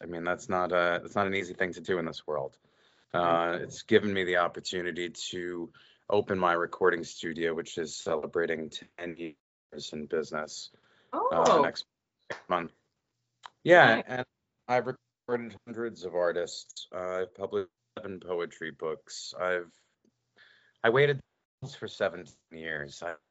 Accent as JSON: {"language": "English", "region": "New Jersey", "country": "United States", "tie": "born or raised there", "said": "I grew up in North Jersey. I never moved to Hollywood."}